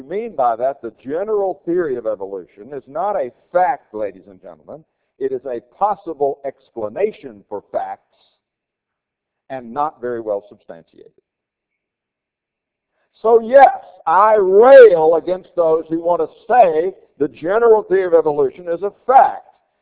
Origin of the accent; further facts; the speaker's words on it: Florida, United States; The recent controversy over the adoption of new standards for science in the state of Florida, my home state, brought about some pretty interesting conversations in the newspapers.